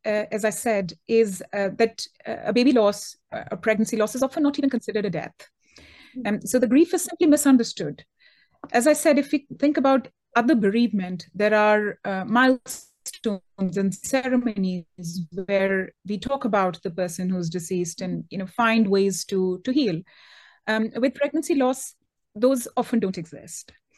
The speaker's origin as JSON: {"language": "English", "country": "India", "tie": "born or raised there", "also_born_or_lived": "United States", "lives_now": "United Kingdom", "said": "I grew up in India. I lived in the US for several years, and now I live in the UK."}